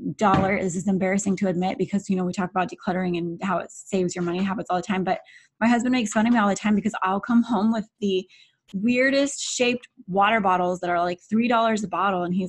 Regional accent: Alaska, United States; And I grew up in Alaska. I would do things like go hike a mountain before school.

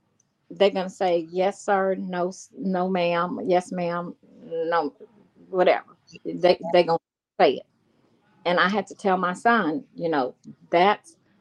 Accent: Louisiana, United States; I say y'all don't laugh at me because I say y'all, I'm from Louisiana, I'm a Creole.

